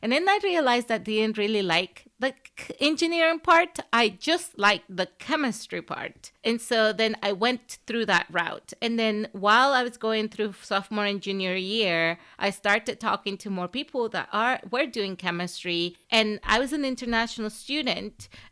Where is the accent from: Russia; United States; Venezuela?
Venezuela; growing up in Venezuela, the best opportunity that I ever had is that I saw myself represented everywhere.